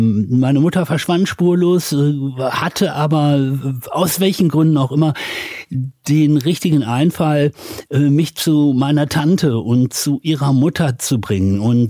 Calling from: Düsseldorf, North Rhine-Westphalia, Germany; die ich als Düsseldorfer von Ihnen bekomme

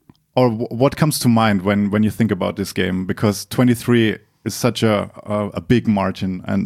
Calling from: Munich, Bavaria, Germany; Official invite. We're calling from Munich at the moment.

